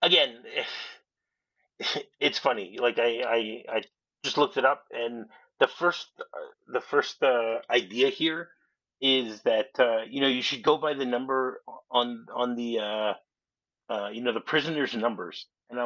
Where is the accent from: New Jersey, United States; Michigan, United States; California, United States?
Michigan, United States; The very first state that began to make license plates in the prison system was Michigan, my home state